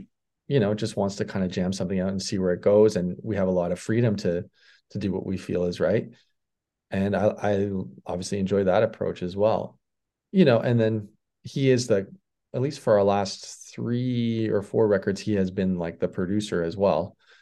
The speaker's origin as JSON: {"language": "English", "town": "Saskatoon", "region": "Saskatchewan", "country": "Canada", "tie": "born or raised there", "said": "it's actually just a neighborhood in Saskatoon, right across the river from downtown. That's where I grew up and lived for most of my life."}